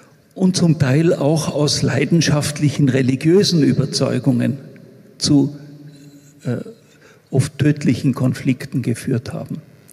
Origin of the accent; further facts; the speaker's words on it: Vorarlberg, Austria; dass ich als Vorarlberger besonders stolz bin